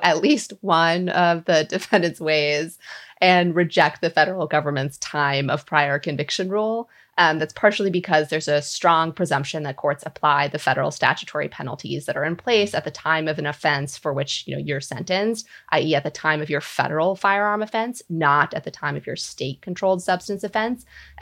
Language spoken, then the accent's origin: English; Minnesota, United States; I grew up in Minnesota.